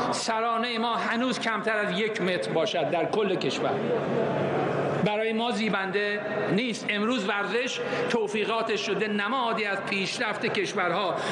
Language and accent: Persian; Iran; ما یک ایرانی هستیم در جمهوری اسلامی ایران